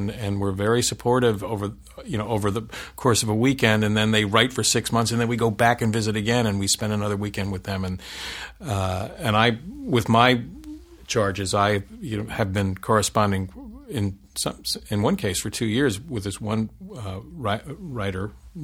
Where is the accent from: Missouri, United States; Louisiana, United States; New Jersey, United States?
New Jersey, United States; I grew up in Jersey with four brothers and a sister.